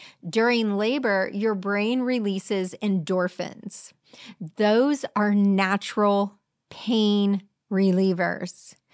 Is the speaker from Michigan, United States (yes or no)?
no; Clearwater, Florida, United States; I grew up in Clearwater. I love St. Pete Beach.